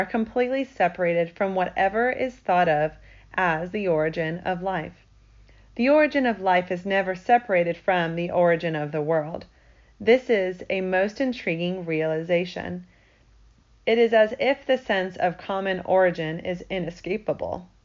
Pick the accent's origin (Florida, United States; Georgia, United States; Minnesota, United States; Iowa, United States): Florida, United States; Daytona Beach; When I was a small boy growing up in Daytona Beach, Florida, I earned money doing various chores.